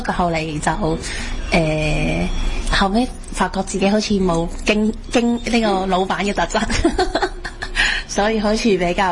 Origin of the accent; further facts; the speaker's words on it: Hong Kong; 系因为我学过广东话好耐。其实我系土生土长香港人嚟嘅，系啦，咁所以其实都系一路都可以讲广东话。